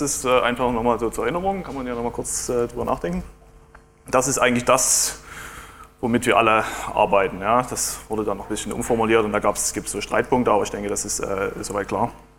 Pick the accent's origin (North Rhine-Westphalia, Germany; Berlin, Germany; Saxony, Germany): Saxony, Germany; Dresden; now in Finland; zum weiß nicht wie vielen Mal hier in Chemnitz. Ich komme ursprünglich aus Dresden, aber wohne jetzt in Finnland